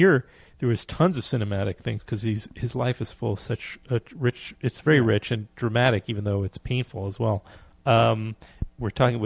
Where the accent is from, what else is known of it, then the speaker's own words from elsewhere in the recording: New York, United States; Born and bred. Yeah. I was raised in Queens in Forest Hills and lived there until I went to school.